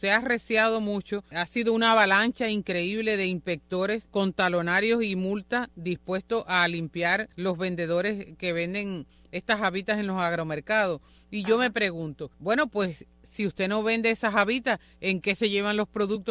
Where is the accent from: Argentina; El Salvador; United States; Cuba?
Cuba; Nosotras como cubanos, la tenemos con diversos usos